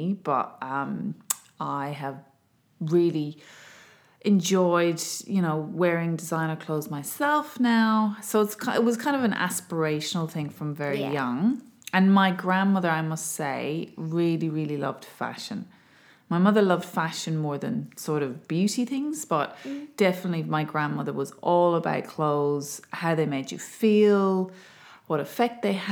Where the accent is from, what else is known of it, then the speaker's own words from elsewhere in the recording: Ireland; Because I'm originally from Ireland.